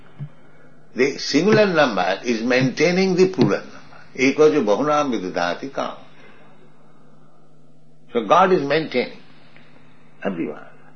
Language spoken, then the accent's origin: English; India; So many people, they say, India is starving. I am Indian. I never see any man starving and dying.